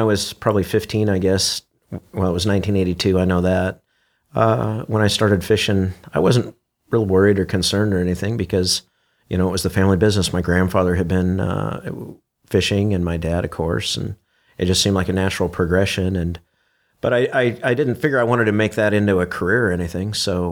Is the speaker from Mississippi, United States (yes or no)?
no; Brookings, Oregon, United States; also born or lived in Crescent City; Yeah, so I grew up the north bank of the Chetco River, a couple of miles up.